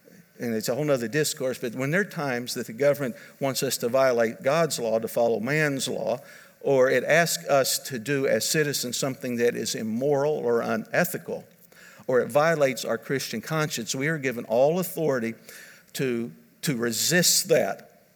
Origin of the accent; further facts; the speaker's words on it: United States; We come at it as Americans. And nobody's going to make me submit. I'm an American.